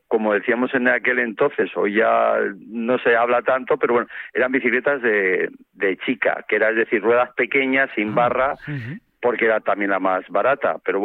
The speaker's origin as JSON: {"language": "Spanish", "region": "Castile and León", "country": "Spain", "said": "Pues muy bien, pues de celebración, como tantos castellanos leoneses."}